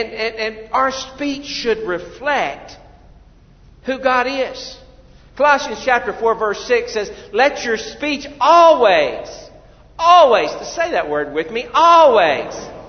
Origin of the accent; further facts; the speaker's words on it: United States; I'll be honest with you, I'm thankful I'm an American.